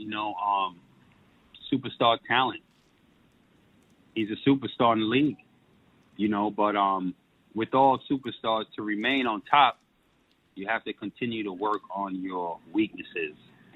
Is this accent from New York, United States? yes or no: yes; New York, United States; But anywhere I go, I'm safe, man. I'm from New York. I know how to move.